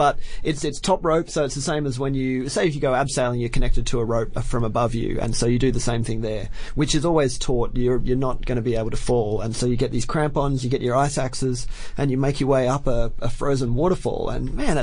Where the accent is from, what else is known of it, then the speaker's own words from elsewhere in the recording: Australia; being Australian